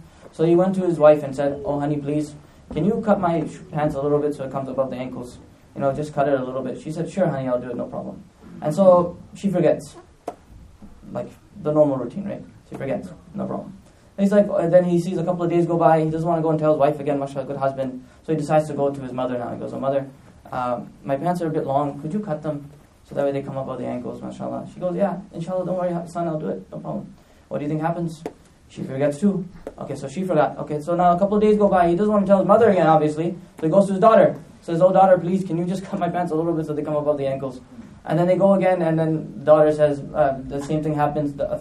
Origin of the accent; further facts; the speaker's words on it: New York, United States; now in Massachusetts, United States; In this entire state of Massachusetts, I came from New York.